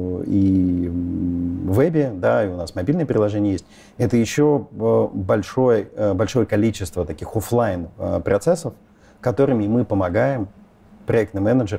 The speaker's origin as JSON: {"language": "Russian", "region": "Moscow", "country": "Russia", "tie": "born or raised there", "said": "Я 76-го года рождения. И детство провел в Москве, обычное, в обычной семье"}